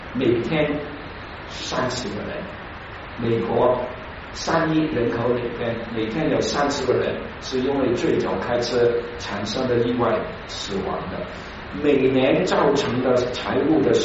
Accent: Hong Kong; 我常常从中文网站看看香港的新闻，因为我是我的老家，所以很关心那里发生的一些事。

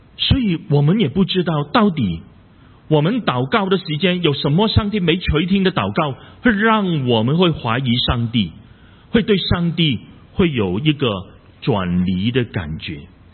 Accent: China; 甚至可能是有一些东西是我们中国人非常看重的，就是人家怎么去看我们，我们的面子

